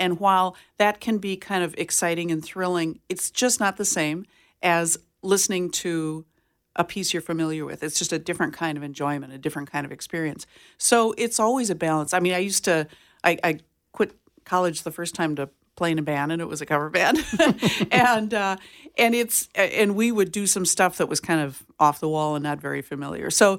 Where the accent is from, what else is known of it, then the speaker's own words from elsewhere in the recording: Jamestown, United States; I grew up in Jamestown, and my degrees are in music, but vocal music, choral music from MSUM.